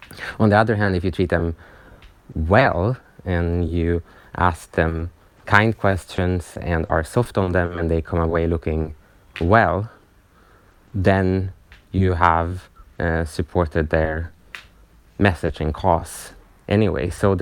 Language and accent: English; Sweden; English is a second language; So I'm from Sweden